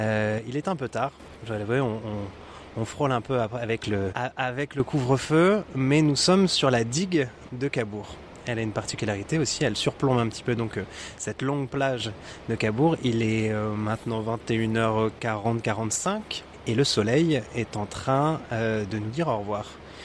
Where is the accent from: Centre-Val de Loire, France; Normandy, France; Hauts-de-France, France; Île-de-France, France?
Normandy, France; je suis normand d'origine, je connais bien aussi le climat de la Normandie, la météo.